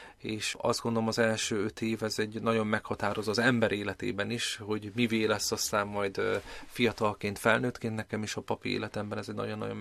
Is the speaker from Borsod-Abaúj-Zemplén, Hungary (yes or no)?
no; Szombathely, Vas, Hungary; egyetemi lelkészként folytattam az utamat odahaza Szombathelyen